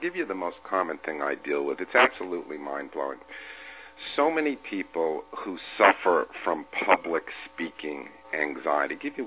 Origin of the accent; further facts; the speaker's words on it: New England, United States; now in New York, United States; I'm a New Yorker. It's the greatest city in the world, but I grew up in New England.